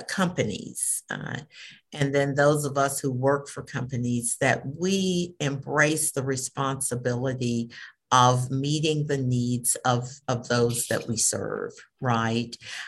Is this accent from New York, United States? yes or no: no; Sylacauga, Alabama, United States; My small town is Sylacauga. I grew up near Sylacauga, Alabama. Again, a small mill town in central Alabama with a very small population